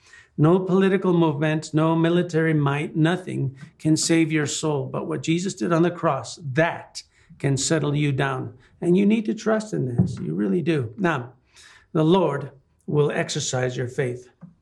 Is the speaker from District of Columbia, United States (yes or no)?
no; New Mexico, United States; first language English; I was raised in New Mexico. My grandparents only spoke Spanish, but my dad and my mom, they wanted us to learn English